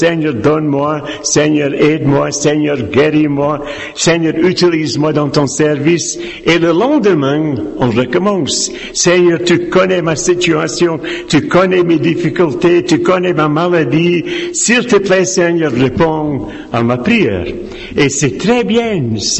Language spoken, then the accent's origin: French; Scotland, United Kingdom; Je suis donc un Écossais. Ce n'est pas ma faute, hein? C'est parce que je suis né en Écosse.